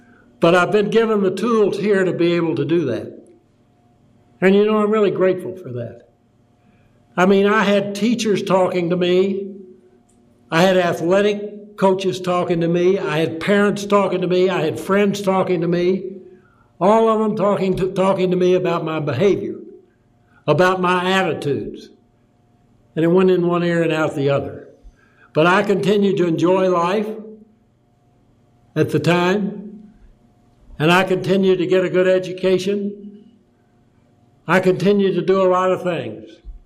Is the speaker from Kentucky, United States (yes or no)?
yes; Kentucky, United States; born there; now in California, United States; I'm a Californian by residence and a Kentuckian by birth.